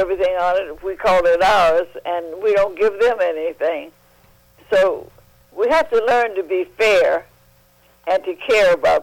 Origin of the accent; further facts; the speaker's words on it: Chicago, Illinois, United States; also born or lived in Detroit; I've had high blood pressure practically all my life from the stresses when I was growing up in Chicago and the stresses in Detroit.